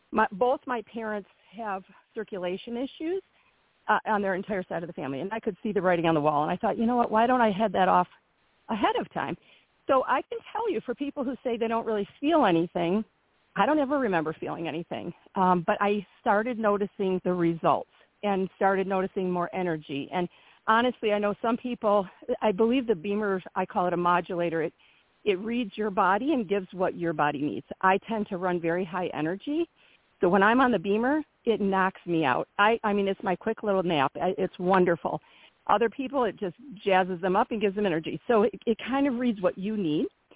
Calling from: Michigan, United States; I'm from Michigan. I also spend time in Tennessee.

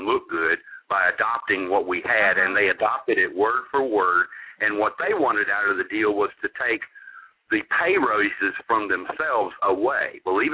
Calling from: Little Rock, Arkansas, United States; Hi, this is … in Little Rock.

